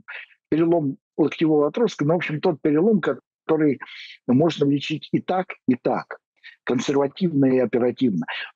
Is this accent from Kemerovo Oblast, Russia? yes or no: yes; Kemerovo Oblast, Russia; А вот какая-нибудь, допустим, Томская условная область, вот там вот, вот там, или Кемеровская, откуда я родом, вот там вот лучше этого не делать